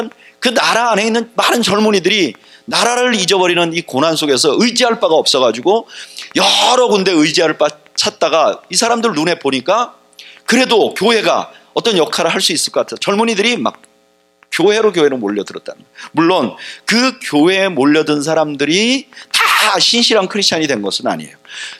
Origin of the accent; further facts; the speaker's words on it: South Korea; now in United States; 저희는 그 이민 와 있는 사람들입니다. 원래 태어나기는 한국에서 태어났던가 아니면 부모님이 한국 사람이고 그런데 이제 미국이라는 땅에 뭐 기회를 찾아왔던 여러 가지 이유로 이제 미국에 와서 살고 있잖아요.